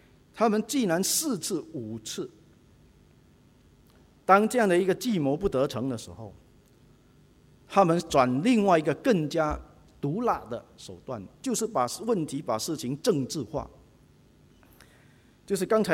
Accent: Singapore; 虽然我们新加坡人常常被人嘲笑我们是政治冷感

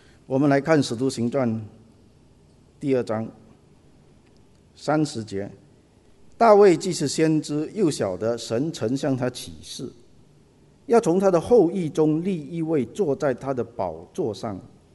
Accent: China; 我们中国人这个义字我们讲的最多

